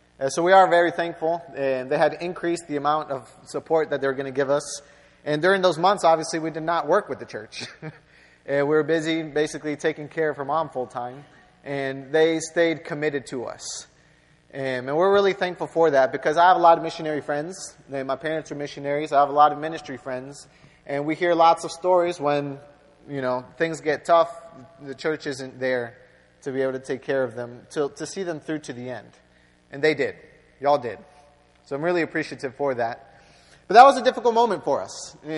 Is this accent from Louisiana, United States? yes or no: yes; New Orleans, Louisiana, United States; also born or lived in Argentina; I grew up in New Orleans mostly. From ages 8 to 18, I was in New Orleans. That's the city I consider my home city. If people ask me where I'm from, most of the time, that's what I'll say is New Orleans.